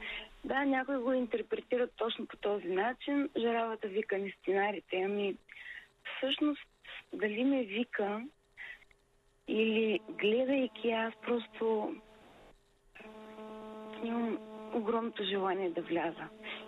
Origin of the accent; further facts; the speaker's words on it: Dobrich, Dobrich Province, Bulgaria; Оказва се, че те имат вила близо до моя роден град, Добрич.